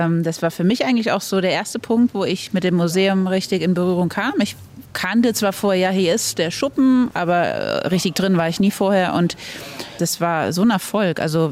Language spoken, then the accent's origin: German; Rhineland-Palatinate, Germany; ich bin eigentlich aufgewachsen in Rheinland-Pfalz, in der Nähe vom Hunsrück da im Hochwald, in einem ziemlich kleinen Ort, wo man sehr weit weg von Wasser ist.